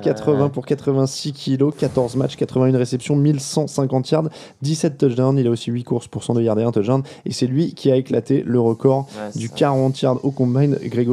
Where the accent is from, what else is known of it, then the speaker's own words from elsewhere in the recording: Noisy-le-Grand, Île-de-France, France; je suis né à Noisy-le-Grand. Donc, je suis pas tout à fait. Et j'ai grandi en Île-de-France.